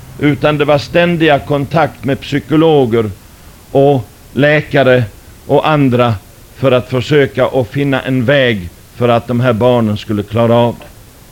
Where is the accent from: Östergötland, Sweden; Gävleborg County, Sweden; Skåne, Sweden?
Skåne, Sweden; Malmö; also born or lived in United States; Jag har vuxit upp i Amerika från början, mina första levnadsår, och sedan så småningom så kom jag till Malmö, och där fick jag växa upp i ett kristet hem, i en frireligiös miljö. Och jag tillhörde en frikyrka i Malmö till dess jag var 15 år.